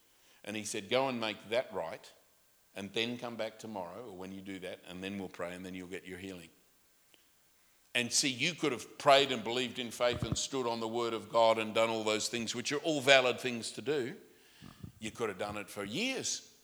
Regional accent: Australia; I grew up in Australia.

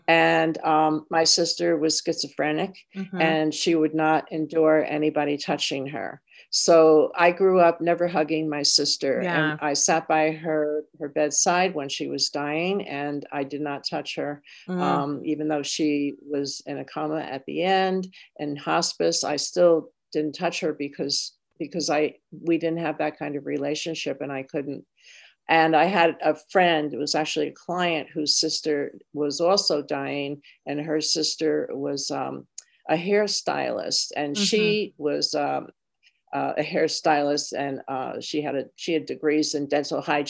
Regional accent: New York, United States; as much as we had upstate where I lived. It was a kind of rural area. It was only about 80 miles out of New York City, but it was still ru

